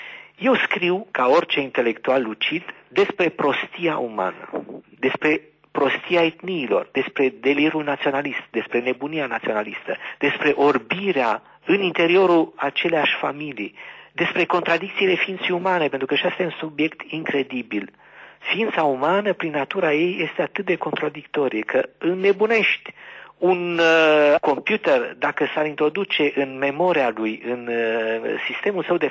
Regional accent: Bukovina, Romania; eu sunt mândru că sunt bucovinean. E o specificitate. După aia sunt mândru că sunt român. După aia sunt mândru când plec în Statele Unite în vizită că sunt european.

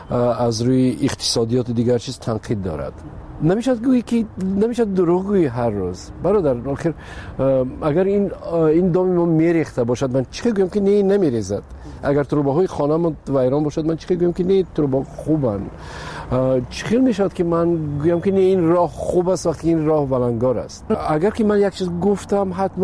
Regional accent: Tajikistan; من بیشتر میخواستم که به وطنم خدمت کنم با تئاتر تاجیکستان

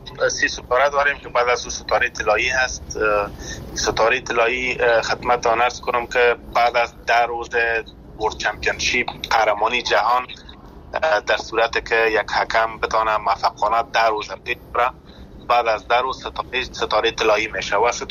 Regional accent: Afghanistan; born or raised there

